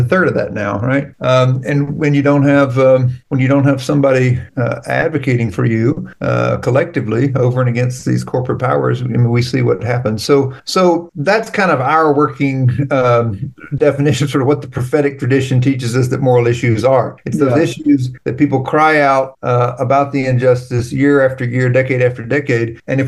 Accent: the South, United States; I'm from the South, you know, but the party's completely flipped down here 50, 60 years ago.

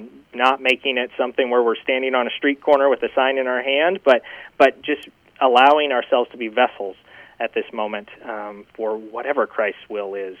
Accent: Springfield, Illinois, United States; now in Indianapolis, United States; I am a transplant. So I grew up in Springfield, Illinois, capital city there in central Illinois, and made my way over here to attend Marion University, the Catholic University in Indianapolis.

